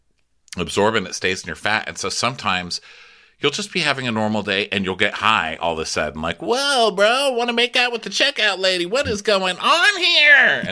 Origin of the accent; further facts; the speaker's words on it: El Paso, Texas, United States; I'm from El Paso, Texas, okay? I know my chili.